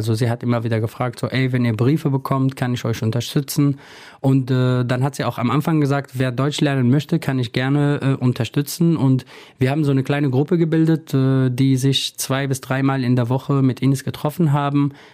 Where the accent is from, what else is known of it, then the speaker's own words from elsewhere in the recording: Afrin, Aleppo Governorate, Syria; now in Neuss, Germany; Genau, Afrin ist meine Heimatstadt, genau wie Neuss.